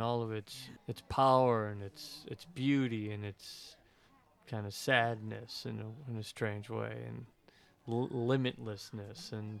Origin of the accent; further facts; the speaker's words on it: Kenosha, Wisconsin, United States; I grew up in Wisconsin, in a small town, Kenosha, Wisconsin, which was on Lake Michigan.